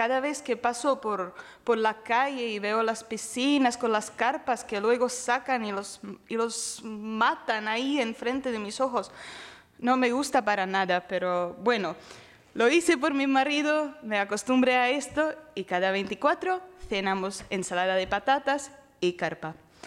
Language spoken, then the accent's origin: Spanish; Seville, Andalusia, Spain; now in Prague, Czech Republic; Yo soy de Sevilla y, como seguramente sabéis, es un poquito, digamos que el tiempo en Sevilla es muy diferente del tiempo que suele hacer aquí en Praga.